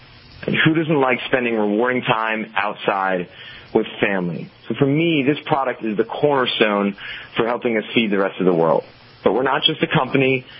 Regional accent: Washington, District of Columbia, United States; moved away as an adult; now in San Francisco, United States; I'm actually from Washington, D.C., but I moved out to San Francisco to work with an urban ventures accelerator about 3 months ago.

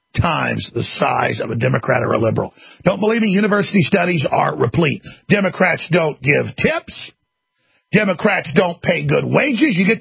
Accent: Dallas, Texas, United States; Best thing that ever happened to me was growing up in Dallas and having quite a few rough scrapes.

